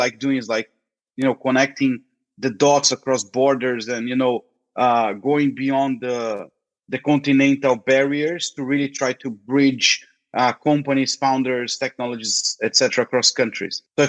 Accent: Brazil; I lived, honestly, most of my life in Brazil, like born and raised in Brazil. I spent a lot of time like traveling and you know, getting to know other countries. I lived in the US for a short while

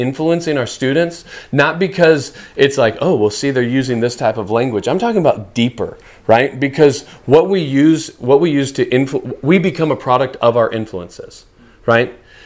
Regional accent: Kentucky, United States; I mean, I grew up in Kentucky, so it's really, there's just one border

